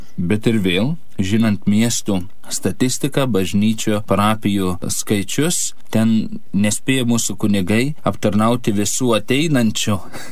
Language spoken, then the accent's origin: Lithuanian; Panevėžys, Panevėžys County, Lithuania; aš pats esu panevėžietis iš miesto kilęs, bet nemažai mano kunigystėje paskirimų buvo kaime ir dabar dirbu Krekenavoj miestelis, bet iš tiesų yra kaimiška bendruomenė